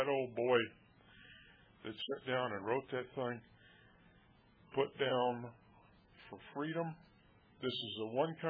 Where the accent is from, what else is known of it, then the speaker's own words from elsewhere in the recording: Lubbock, Texas, United States; I'm from Lubbock, Texas.